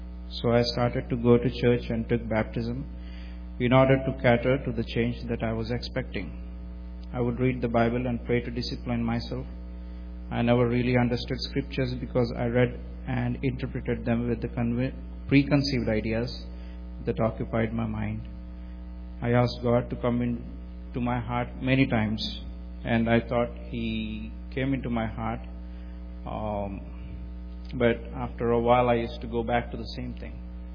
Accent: India; I was born and brought up in India. I was born into a Christian family. Both my grandparents were pastors.

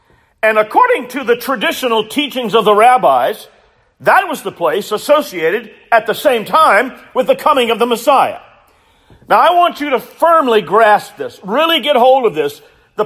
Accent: Columbia, South Carolina, United States; I recall as a boy growing up in Columbia, and that's South Carolina for any who are listening by way of audio

